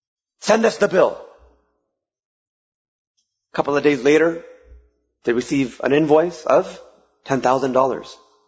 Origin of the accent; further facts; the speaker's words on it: Toronto, Ontario, Canada; growing up in Toronto